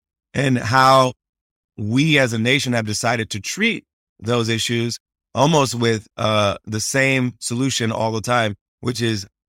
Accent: Ohio, United States; I had played and sang a lot growing up in Ohio, played in church a lot.

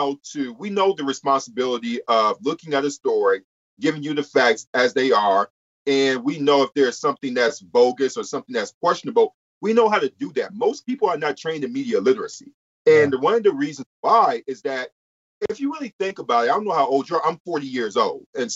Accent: Detroit, Michigan, United States; My upbringing growing up in Detroit and coming over here as a Black man informs how I view the way that U.S. politics functions, right?

